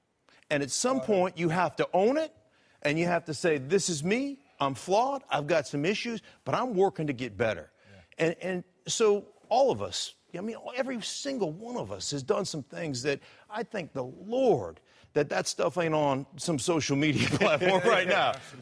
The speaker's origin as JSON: {"language": "English", "region": "Alaska", "country": "United States", "said": "Like, I came from Fish Belly White in Alaska, right? I came from an upper, you know, upper middle class, yeah, family"}